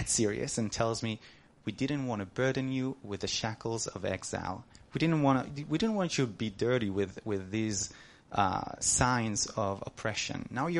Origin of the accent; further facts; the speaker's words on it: Netivot, Southern District, Israel; English is a second language; I'm 27 years old. I'm from Netivot, a small.